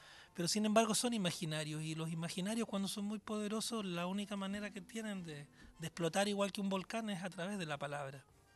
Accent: Arica, Arica y Parinacota, Chile; Nací en Chile, pero pensé que había nacido... que soy ariqueño, que es frontera con Perú y Bolivia.

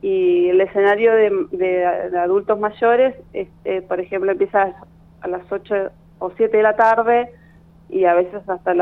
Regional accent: San Martín de los Andes, Neuquén, Argentina; also born or lived in Buenos Aires; Sí, soy de San Martín de los Andes. Estuve, después de terminar mi secundario, me fui a Buenos Aires y estuve 8 años fuera, pero ahora estoy de nuevo en San Martín ya hace

